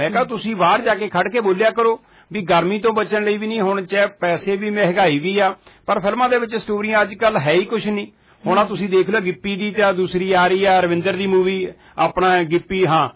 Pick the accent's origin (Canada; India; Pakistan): India; Punjab; ਅਸੀਂ ਪੰਜਾਬੀ ਹਾਂ